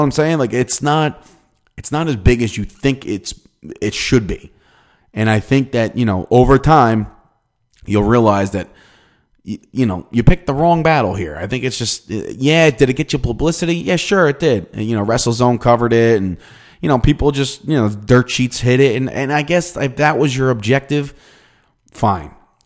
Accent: Ireland; I'm Irish.

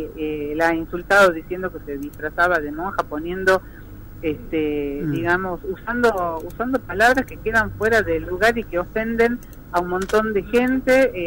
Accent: Tucumán, Argentina; como militante, me siento legitimada como mujer, como tucumana

